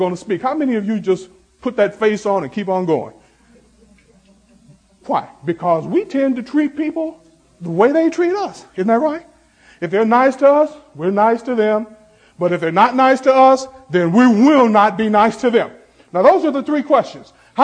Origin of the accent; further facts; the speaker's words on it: the South, United States; now in Harrisburg, United States; You know, I'm from the South. And down South, when I was growing up, you see somebody walking along the street, you would say hi or at least nod to them.